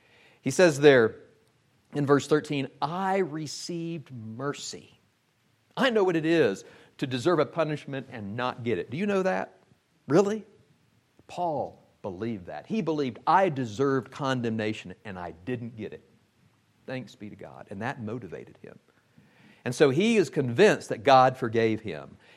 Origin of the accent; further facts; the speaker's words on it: Arkansas, United States; I'm from the Arkansas Razorbacks territory, and so I know where true healing is in the red.